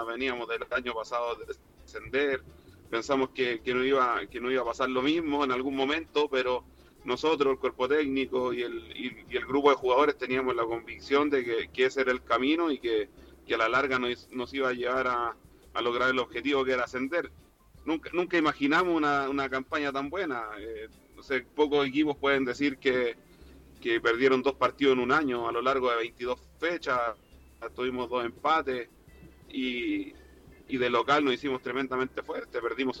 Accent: Rinconada, Valparaíso, Chile; Yo soy de Rinconada de los Andes, pero me enamoré de Quintero, de su gente, de ese pueblo

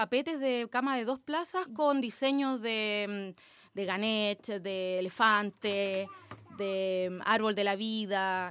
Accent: Viña del Mar, Valparaíso, Chile; born there; also born or lived in Santiago; Y luego me vine a Viña, o sea, porque yo nací en Viña, por cosas de la vida me fui a Santiago, luego volví y claro, venía sin trabajo, con mi hija y todo

